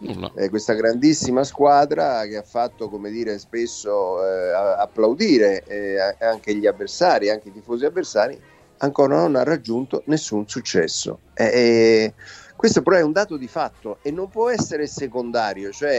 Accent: Naples, Campania, Italy; che sono di Napoli, tu lo sai benissimo

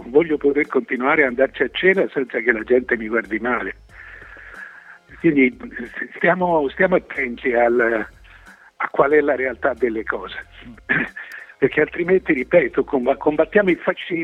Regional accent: Florence, Tuscany, Italy; noi siamo fiorentini, non ce lo ricordiamo più

